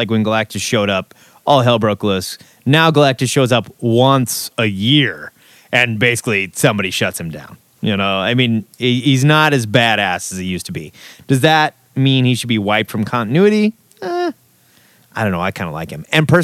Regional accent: Canada; I'm Canadian. I've got that going for me.

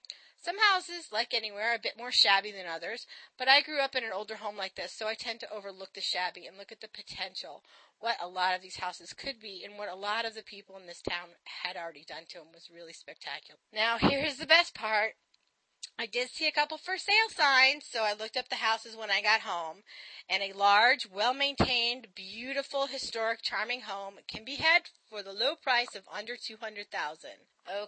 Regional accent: Connecticut, United States; My hometown in Connecticut has quite a few as it was established around the early 1900s.

